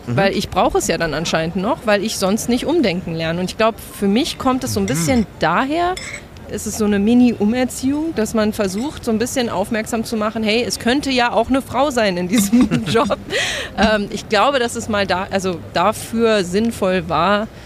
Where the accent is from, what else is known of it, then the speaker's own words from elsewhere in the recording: Philippines; Also für mich ist das immer noch zu Hause. Also wenn Leute mich auch fragen, wo ich herkomme, sage ich oft Philippinen.